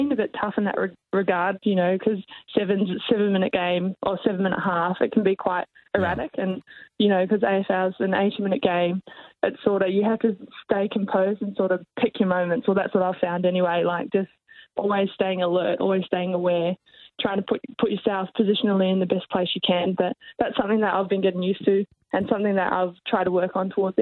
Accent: New Zealand; I was part of the Australian team as a Kiwi

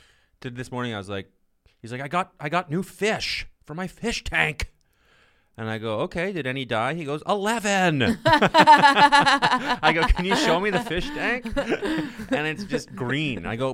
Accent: Ottawa, Ontario, Canada; No, I'm from Ottawa, and I just grew up with frozen snot.

